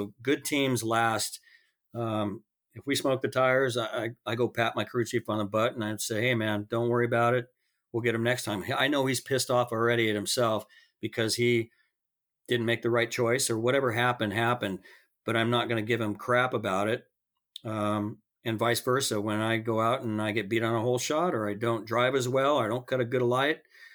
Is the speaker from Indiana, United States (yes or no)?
no; San Luis Obispo, California, United States; my hometown is San Luis Obispo, and I get all these messages from guys I grew up